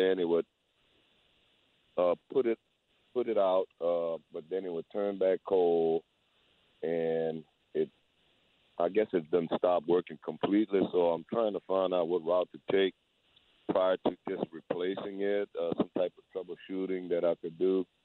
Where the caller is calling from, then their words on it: Donaldsonville, Louisiana, United States; Donaldsonville, Louisiana.